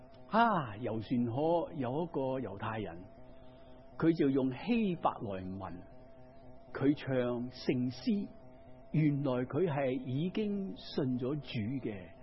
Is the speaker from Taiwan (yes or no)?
no; Guangdong, China; 我们广东人最喜欢吃鱼是怎样煮啊？